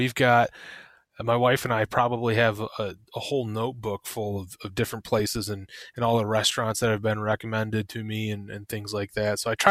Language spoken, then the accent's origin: English; Michigan, United States; And I would say that in all of my travels, my favorite place is right here in my home state.